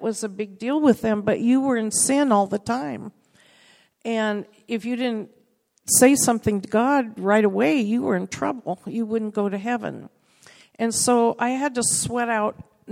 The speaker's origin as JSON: {"language": "English", "town": "Biloxi", "region": "Mississippi", "country": "United States", "tie": "born there", "said": "And so I was born in Biloxi, Mississippi. My dad was in the Coast Guard. And we moved around a lot."}